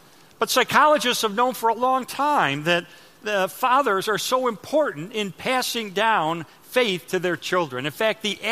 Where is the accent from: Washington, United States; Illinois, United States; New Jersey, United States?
Illinois, United States; Chicago; now in Texas, United States; So anyway, I moved to Texas. I'm from Chicago. I don't know anything about Texas.